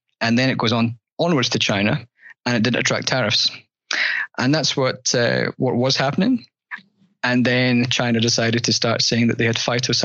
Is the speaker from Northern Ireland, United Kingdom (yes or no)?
no; Scotland, United Kingdom; now in Australia; I've got a bit of a tang in my accent because clearly I'm Scottish originally